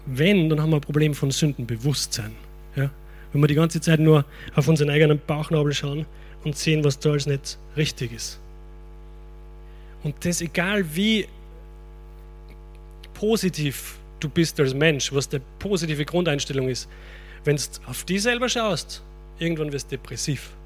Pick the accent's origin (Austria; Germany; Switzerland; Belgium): Austria; Gerade bei uns in Österreich. Wir wollen immer Bari sein mit den Leuten.